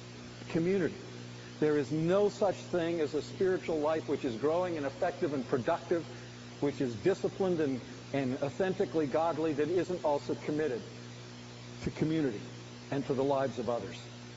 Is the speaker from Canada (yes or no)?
yes; Canada; And as a Canadian, my thing would be, it's going pretty well.